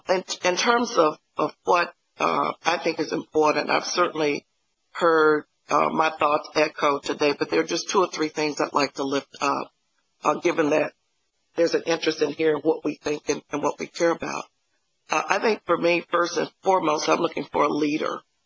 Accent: Alabama, United States; And I'm from Alabama, and for us, integrity is saying what you said behind closed doors that you'll say in front of the person.

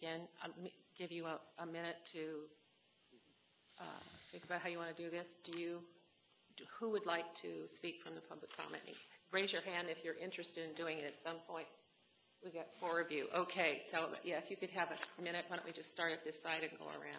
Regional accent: Alexandria, Virginia, United States; I'm from Alexandria.

